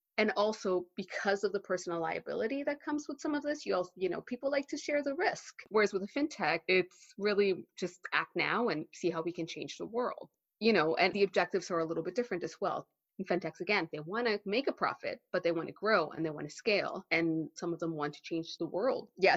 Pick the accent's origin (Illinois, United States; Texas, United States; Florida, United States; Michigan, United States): Texas, United States; now in London, United Kingdom; So I am Mexican-Canadian. I grew up in Texas